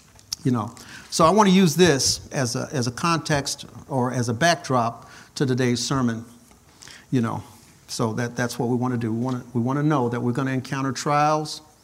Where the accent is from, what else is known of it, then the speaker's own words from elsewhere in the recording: Chicago, Illinois, United States; And as I grew up in Chicago, and even then, I still witnessed some things